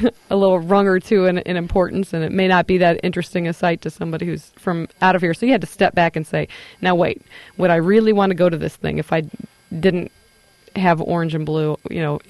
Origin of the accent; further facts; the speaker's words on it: Rantoul, Illinois, United States; and I'm from Rantoul, so I stuck a few things from Rantoul in there